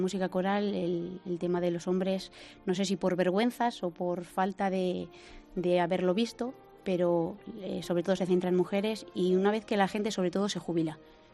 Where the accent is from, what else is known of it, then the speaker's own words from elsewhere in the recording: San Esteban, Castile and León, Spain; also born or lived in Salamanca; Sí, soy de San Esteban.